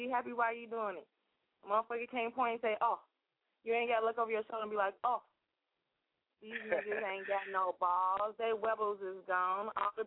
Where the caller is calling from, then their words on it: St. Paul, Minnesota, United States; I'm calling from St. Paul.